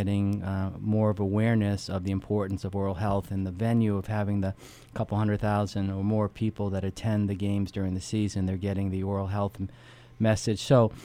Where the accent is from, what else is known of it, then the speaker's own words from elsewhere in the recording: Massachusetts, United States; And I grew up in Massachusetts, and your dad would take you to New Hampshire, which you thought as a little kid was, you know, a million miles away